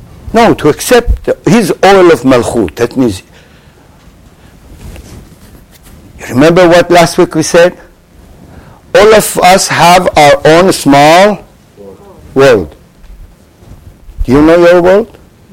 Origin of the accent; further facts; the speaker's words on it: Katamon, Jerusalem District, Israel; I saw this with, I'm a boy from Katamon. It was close to the Kfar of Arabim.